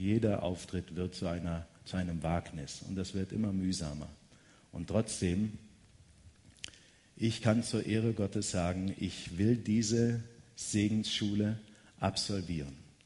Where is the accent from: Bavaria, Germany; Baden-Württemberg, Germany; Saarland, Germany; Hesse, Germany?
Hesse, Germany; Marburg; Ich komme aus Marburg, der Stadt Elisabeth von Thüringen.